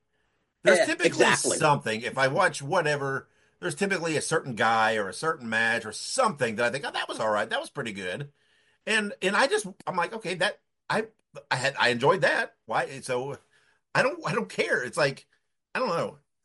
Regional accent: Indianapolis, Indiana, United States; I grew up in Indianapolis wrestling, and people knocked Indianapolis wrestling.

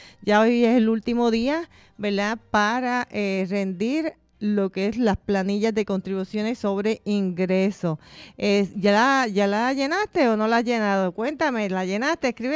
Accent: Puerto Rico; cumplir con estos deberes de nosotros como puertorriqueños

